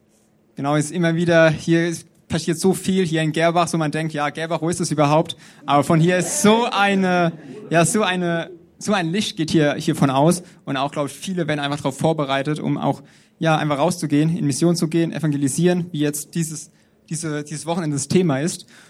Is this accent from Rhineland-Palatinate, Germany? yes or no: yes; Kirchheimbolanden, Rhineland-Palatinate, Germany; ich komme aus Kirchheimbolanden, also hier um die Ecke. Bin im christlichen Elternhaus groß geworden.